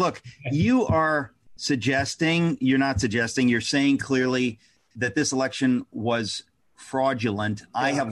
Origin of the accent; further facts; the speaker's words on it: Connecticut, United States; I'm from Connecticut.